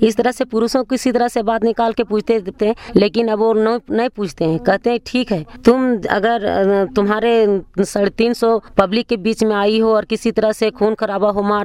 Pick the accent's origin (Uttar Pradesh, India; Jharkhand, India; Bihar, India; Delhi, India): Jharkhand, India; Ichak; मैं सिलाईचक पंचायत से हूँ और मेरा इचाक पंचायत का हूँ और मेरा गांव इचाके है और चतरा थाना सिमरिया है, जिला चतरा है और मैं वार्ड नंबर 4 हूँ।